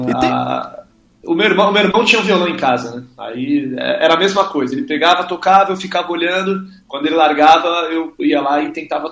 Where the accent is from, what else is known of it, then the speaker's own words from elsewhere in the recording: Santos, São Paulo, Brazil; Eu cheguei a fazer aula numa escola lá em Santos, né? Que eu sou de Santos.